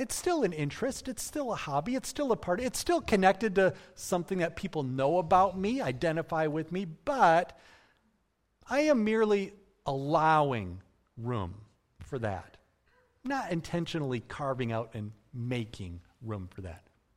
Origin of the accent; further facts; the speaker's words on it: Michigan, United States; I was born and raised here in West Michigan, like many of you. I was born into a Christian family that always went to church, like many of you.